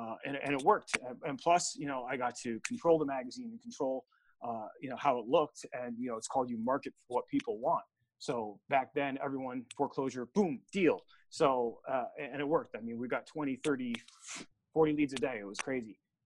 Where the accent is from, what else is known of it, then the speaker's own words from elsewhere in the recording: New Jersey, United States; now in Las Vegas, United States; Well, I moved to Las Vegas from New Jersey in 93.